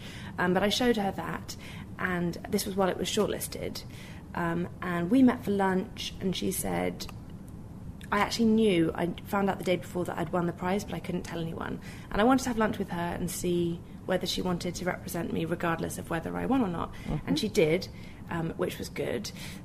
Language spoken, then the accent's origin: English; London, United Kingdom; because I grew up in London and...